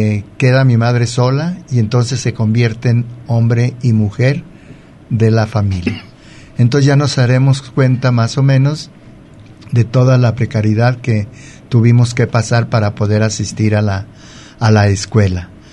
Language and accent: Spanish; Colotlán, Jalisco, Mexico; yo nací en Colotlán, Jalisco, me crié aquí en Colotlán. Mis familiares vivieron aquí en Colotlán